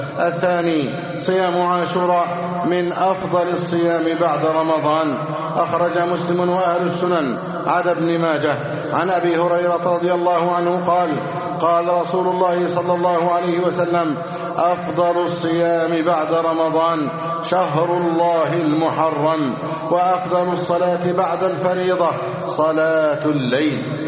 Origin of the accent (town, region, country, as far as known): Egypt